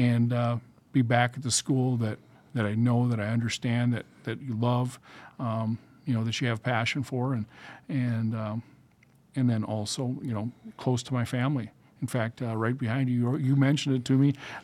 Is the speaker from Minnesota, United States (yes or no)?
yes; Ada, Minnesota, United States; also born or lived in Aberdeen, South Dakota; Sure. I grew up in Ada, born in Aberdeen, South Dakota, but grew up in Ada, Minnesota.